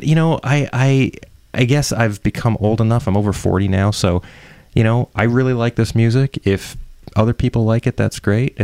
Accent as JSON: {"language": "English", "country": "Canada", "said": "Yeah, well, I'm Canadian. A lot of people know that. If you don't, that's what I am."}